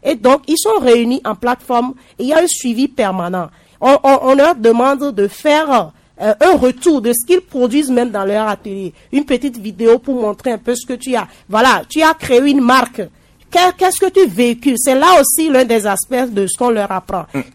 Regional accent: Togo; On a des mains d'œuvre ici, chez nous au Togo. On a des talents.

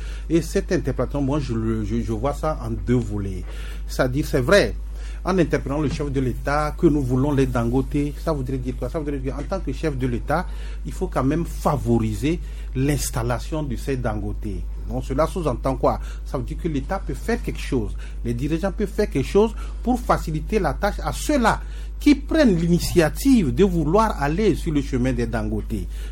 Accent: Togo; chez nous au Togo

